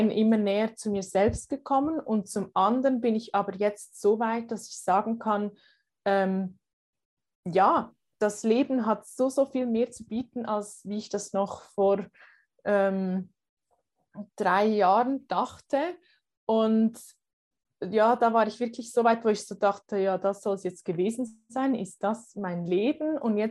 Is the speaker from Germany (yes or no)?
no; Switzerland; Aber sind wir mal ehrlich, gerade bei uns in der Schweiz, ja